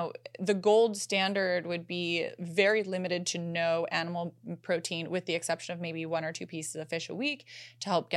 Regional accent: Alberta, Canada; I grew up in Alberta, Canada, which is also known as like the beef country.

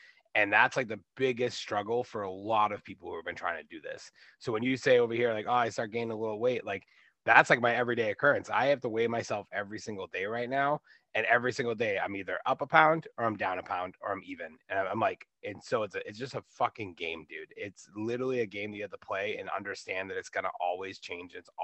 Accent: Boston, Massachusetts, United States; I'm 37 from the Boston area. I was born and raised here.

